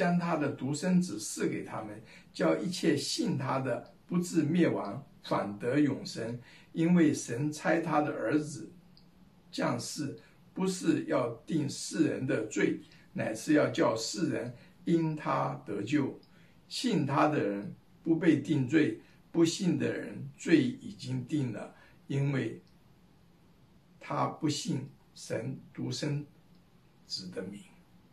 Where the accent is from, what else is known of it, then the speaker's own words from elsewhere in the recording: Fuqing, Fujian, China; 我小的时候住在福建的福清，福清是靠海，所以每一次一听说日本人要进城，吓得大家就赶快找地方躲起来。